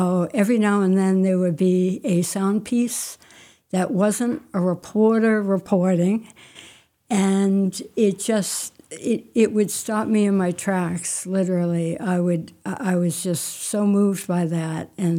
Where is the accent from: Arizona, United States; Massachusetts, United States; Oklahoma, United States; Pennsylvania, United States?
Massachusetts, United States; now in Maine, United States; I grew up in Massachusetts. I do have to say that I've been in Maine for, I'm not sure if it's 40 years or more, so I feel like I'm from Maine now.